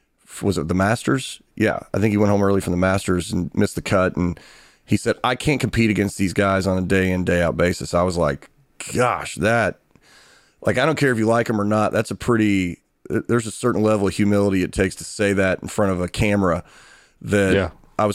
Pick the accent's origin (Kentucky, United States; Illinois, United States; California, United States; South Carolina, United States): Kentucky, United States; You know, I'm from Kentucky. You know, we don't have a pro team.